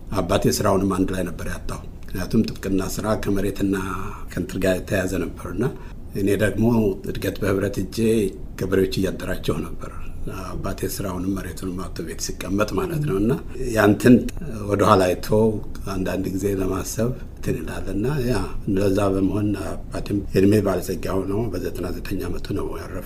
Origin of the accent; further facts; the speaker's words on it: Dessie, Amhara, Ethiopia; ደሴ ነው ተወልጄ ያደግኩት።